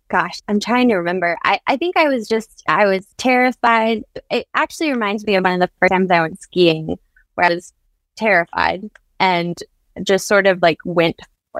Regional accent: Charlottesville, Virginia, United States; I am actually. I came back to my hometown. So I never thought I would, but I did grow up in Charlottesville, Virginia.

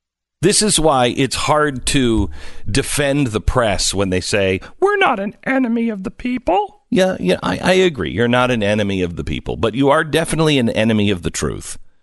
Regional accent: Honduras; From someone who lives and was born and raised in Honduras

